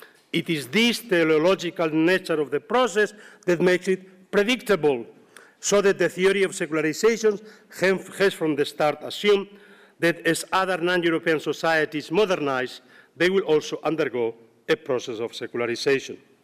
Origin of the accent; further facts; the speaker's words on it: Zaragoza, Aragon, Spain; traveling by train from my hometown of Zaragoza to Innsbruck.